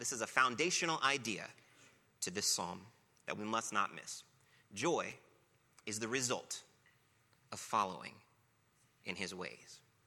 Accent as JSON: {"language": "English", "country": "United States", "said": "As an American, I was told pretty clearly by my culture what would lead to success and prosperity."}